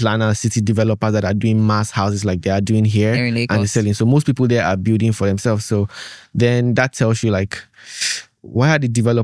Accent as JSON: {"language": "English", "country": "Nigeria", "said": "I'm Nigerian. I want to have my investment in Nigeria."}